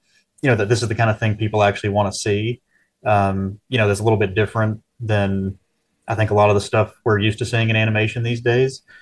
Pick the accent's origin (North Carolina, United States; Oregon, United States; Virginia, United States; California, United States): Virginia, United States; moved away as an adult; now in Vancouver, Canada; And I am not from Canada. I'm from Virginia, and so I didn't know anybody